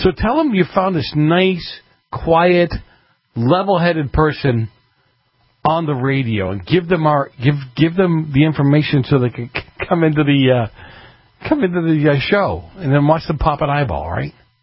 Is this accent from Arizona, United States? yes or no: no; Massachusetts, United States; I grew up in Massachusetts, you go back into some of those towns, the older folks